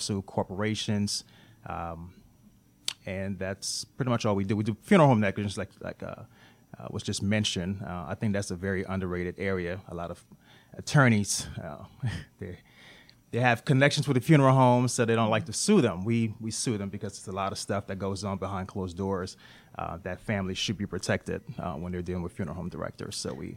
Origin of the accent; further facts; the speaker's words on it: Liberia; now in United States; My uncle was a senator. I'm from Liberia, so he's the president of the Senate back there.